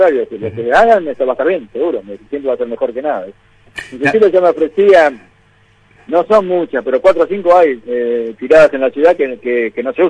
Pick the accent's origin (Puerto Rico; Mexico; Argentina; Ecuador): Argentina; Buenos Aires; yo soy de Buenos Aires